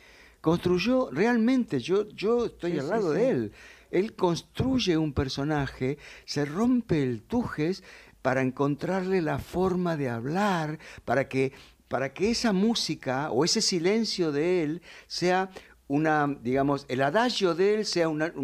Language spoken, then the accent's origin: Spanish; Argentina; nos ha transformado en esta maravilla que somos los argentinos